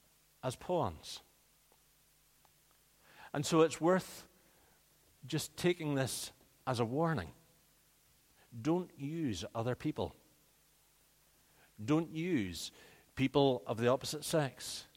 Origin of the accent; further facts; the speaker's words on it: Northern Ireland, United Kingdom; I grew up in Northern Ireland.